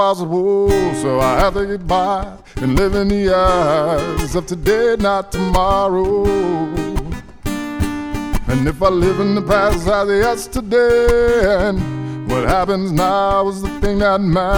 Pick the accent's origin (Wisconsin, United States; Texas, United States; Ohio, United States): Wisconsin, United States; Madison; also born or lived in Seattle / New York; Brought it back home to Wisconsin, to Madison. And then I came back from Seattle for about 5 years and started the soul rap movement.